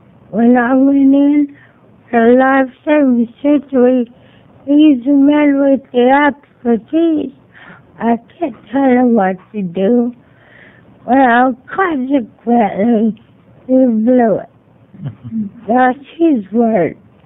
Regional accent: Oregon, United States; thank you to the committees that came out in the rural areas, like I'm from Central Oregon

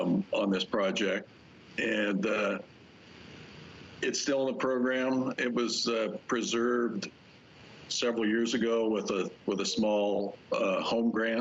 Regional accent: Wallowa, Oregon, United States; my first affordable housing project that I was involved in was in my hometown of Wallowa

